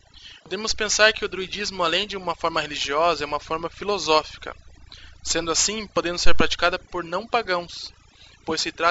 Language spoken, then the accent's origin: Portuguese; Curitiba, Paraná, Brazil; Sou de Curitiba e estudo cultura celta.